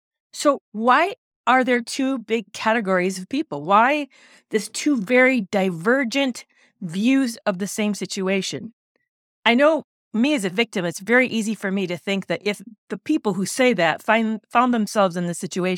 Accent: Michigan, United States; Now, I grew up in Michigan. I don't have 17 words for snow

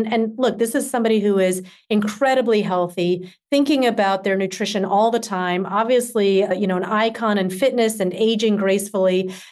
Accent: Georgia, United States; born or raised there; now in California, United States

